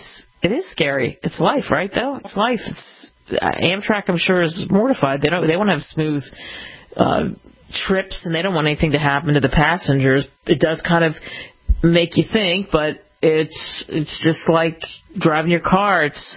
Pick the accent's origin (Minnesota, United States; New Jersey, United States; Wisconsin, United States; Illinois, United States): New Jersey, United States; I grew up really in New Jersey, outside of Philadelphia, just over the bridge.